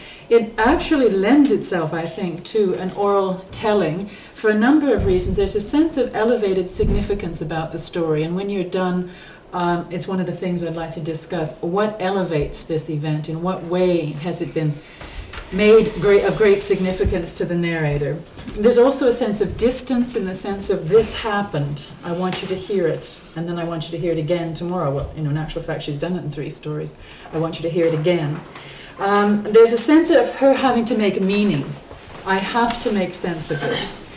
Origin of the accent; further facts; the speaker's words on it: Seattle, Washington, United States; now in Edmonton, Canada; I grew up in Seattle and I'm currently in Edmonton, Alberta, where I've been for the last several years